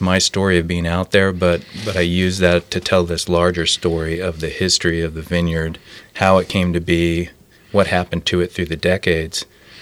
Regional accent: Napa, California, United States; I grew up in Napa, Sonoma area, and did a couple years of junior college up there.

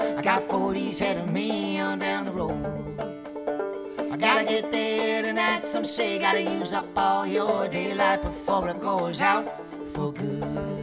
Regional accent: Ontario, Canada; I'm originally from Southern Ontario, which is, you know, very, there's tons of cities down there. A lot, population is huge, you know, there's a lot more urban sprawl and all that kind of thing.

